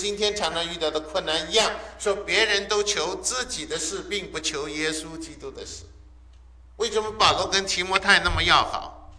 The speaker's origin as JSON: {"language": "Chinese", "country": "China", "said": "我们中国人每个人都欢喜人往高处"}